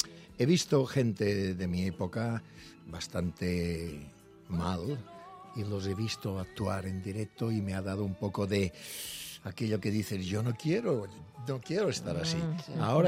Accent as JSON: {"language": "Spanish", "town": "Santa María del Camí", "region": "Balearic Islands", "country": "Spain", "tie": "born there", "said": "Y claro, yo nací en Santa María, que es un pueblo de Mallorca."}